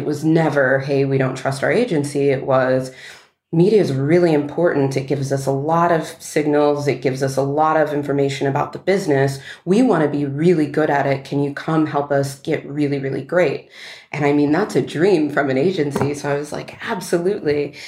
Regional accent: New York, United States; Of course, me being a New Yorker, we made plans for New York at some point in the future.

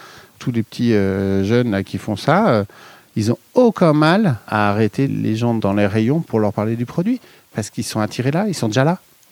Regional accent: Saint-Étienne, Auvergne-Rhône-Alpes, France; Oui, alors, moi, je suis originaire de Saint-Étienne.

